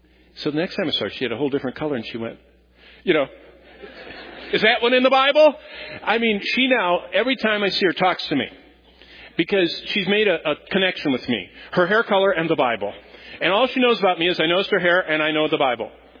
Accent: Lansing, Michigan, United States; I mean, I was raised in Lansing, and my parents, who, my mom didn't work, my dad worked at General Motors hourly.

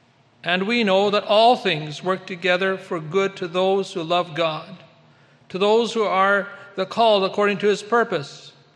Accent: Manitoba, Canada; from Manitoba.

